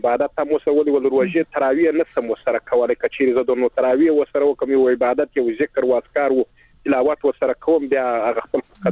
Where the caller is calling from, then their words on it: Helmand, Afghanistan; د هلمند نه اړیکه نیولې ده